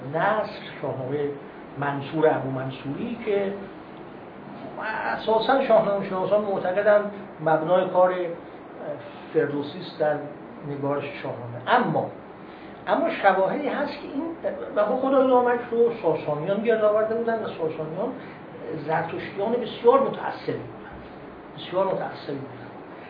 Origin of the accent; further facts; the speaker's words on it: Iran; به عنوان یه ایرانی من برای من جالبه